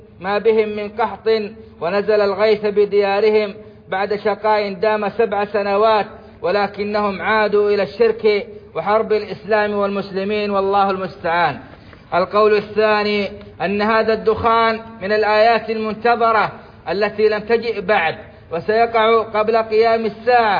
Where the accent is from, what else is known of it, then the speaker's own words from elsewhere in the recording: Saudi Arabia; وأدم على بلادنا السعودية أمنها وإيمانها